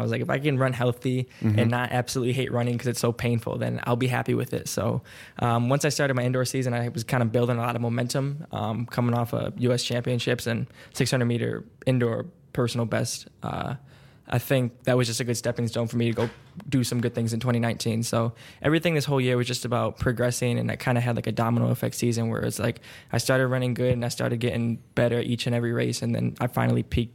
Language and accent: English; Michigan, United States; I grew up in Michigan.